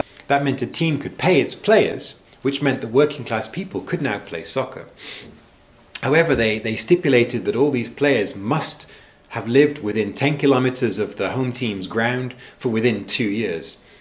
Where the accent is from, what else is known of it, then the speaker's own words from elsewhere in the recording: England, United Kingdom; I'm from England, which of course was famous for its hooligans.